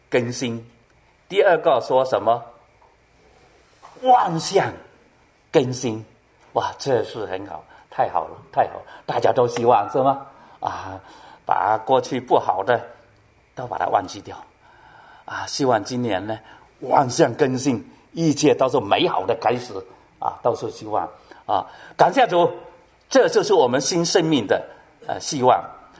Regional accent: China; 但我们从中国来的大陆的

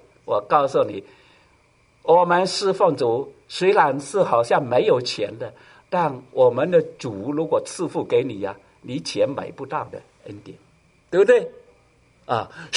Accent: Guangdong, China; 我们广东人如果是香港来的，如果你是香港来的，就知道了哈

